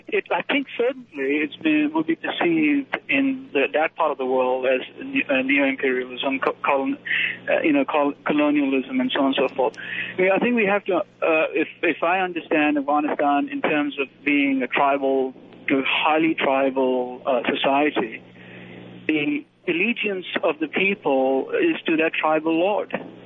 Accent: United States; I as an American, I would find it highly offensive

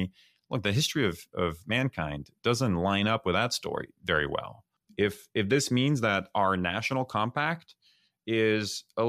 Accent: Paris, Île-de-France, France; born there; English is a second language; I'm French. I was born in Paris. So I think a lot about Europe.

